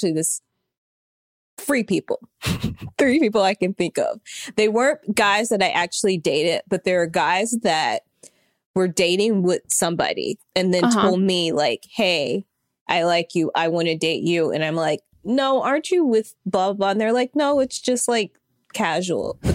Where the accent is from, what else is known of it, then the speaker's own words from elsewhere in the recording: Arkansas, United States; I'm from Arkansas.